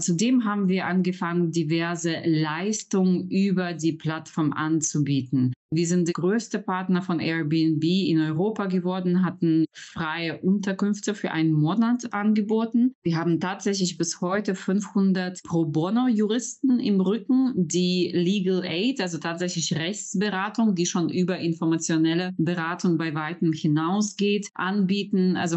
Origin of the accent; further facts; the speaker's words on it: Western Ukraine, Ukraine; Ich komme selbst aus dem Westen der Ukraine.